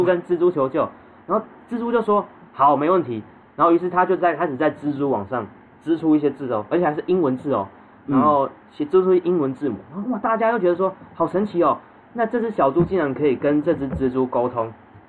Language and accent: Chinese; Taichung, Taiwan; 然后我是台中人，我要从台中去新竹扫墓